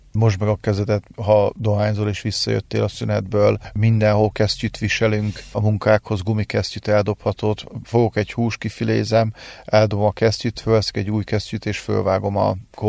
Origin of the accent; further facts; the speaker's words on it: Hungary; mert ugye magyar vagyok, az az álmom, hogy itt teremtsem meg a családomat az országba, ahonnan vagyok, és ebbe az országba fölnevelni a gyermekem